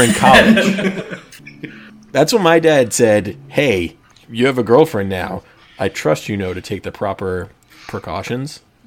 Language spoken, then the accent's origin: English; Rhode Island, United States; I'm from Rhode Island, which is